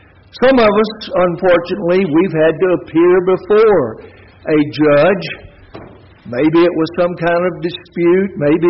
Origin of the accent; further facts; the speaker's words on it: the South, United States; We grew up in the South, and we know this kind of feeling, and we have it here.